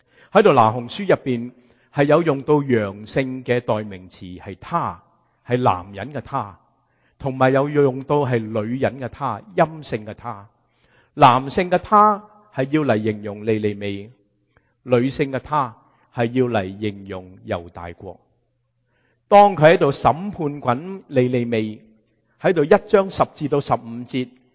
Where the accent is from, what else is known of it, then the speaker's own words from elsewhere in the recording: Guangdong, China; 他的忍耐好像我们广东人煲汤一样